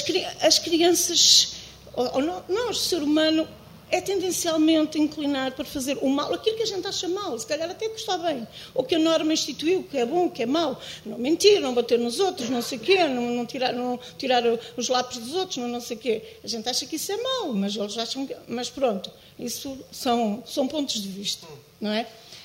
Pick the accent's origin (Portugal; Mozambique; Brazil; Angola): Portugal; Azores; eu vou meter aqui uma colher porque eu sou de lá, uma ilha dos Açores